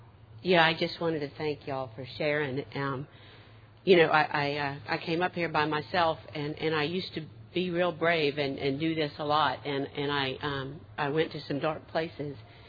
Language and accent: English; Mississippi, United States; from Mississippi.